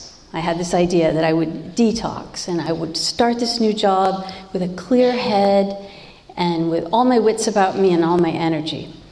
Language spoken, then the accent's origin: English; Massachusetts, United States; I went with a study group of about 30 other kids from all over my country, the U.S. I'm from Massachusetts.